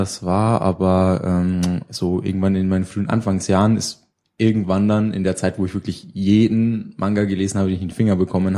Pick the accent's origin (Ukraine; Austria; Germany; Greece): Germany; Bavaria; Ja, also ich komme aus der Nähe von Würzburg, ein kleines Dorf irgendwo in den hintersten Winkeln des Main-Spessarts.